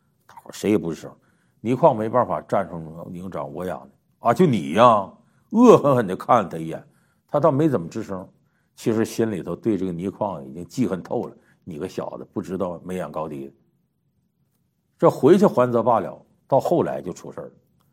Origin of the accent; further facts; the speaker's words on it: Heilongjiang, China; 这个东蒙呢和我们老家黑龙江很接近